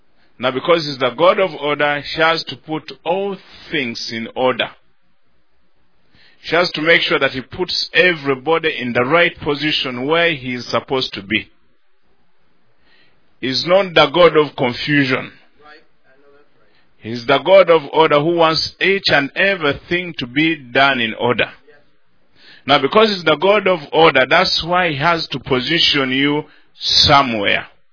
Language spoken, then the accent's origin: English; Uganda; I come from Uganda.